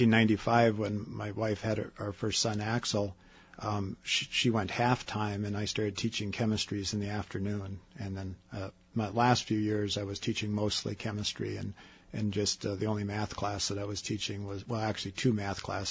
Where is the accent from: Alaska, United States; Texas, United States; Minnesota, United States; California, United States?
Alaska, United States; Seward; born there; Well, I was born in Seward in 1959.